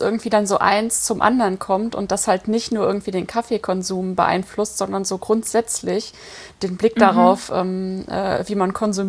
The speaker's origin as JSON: {"language": "German", "town": "Cologne", "region": "North Rhine-Westphalia", "country": "Germany", "said": "ich komme ja aus Köln."}